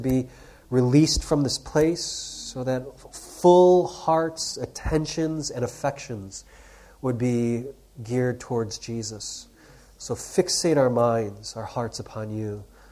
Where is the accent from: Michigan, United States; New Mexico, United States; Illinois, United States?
Illinois, United States; Chicago; also born or lived in Vancouver, Canada / South Korea; So I grew up in Chicago, went to the University of Illinois, and so that's where Andrew and I met.